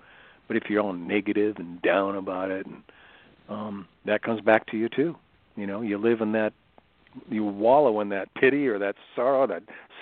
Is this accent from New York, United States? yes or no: no; Campbell, California, United States; And of all the places, my hometown, I'll just say it, it's $10,000 to rent that place, and they won't give me a break on it. And it makes me mad, you know, thinking, wait a minute, we want to do this. Campbell's a great place to live.